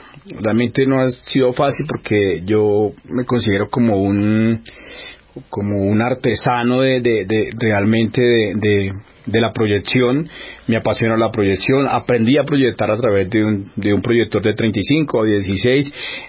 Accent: Neiva, Huila, Colombia; now in Bogotá, Colombia; A ver, yo soy de Neiva. Esa música son nuestros himnos, pues. Es lo que nos identifica, son nuestras raíces.

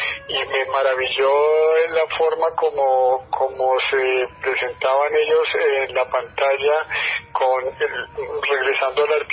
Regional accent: Bogotá, Colombia; Yo crecí en Bogotá, que es una ciudad que para mí tiene una melancolía demasiado pesada en su atmósfera y en sus maneras de ser de quienes vivimos en ellas.

